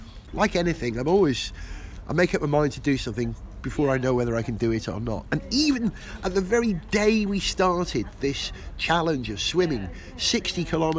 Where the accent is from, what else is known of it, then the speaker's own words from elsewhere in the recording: Wales, United Kingdom; I'm from North Wales originally, you see.